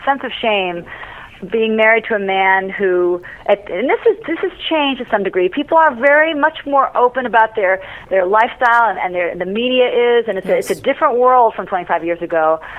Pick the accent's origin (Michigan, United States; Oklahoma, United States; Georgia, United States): Michigan, United States; Detroit; My father, I grew up partly in Detroit, and Henry Ford II once said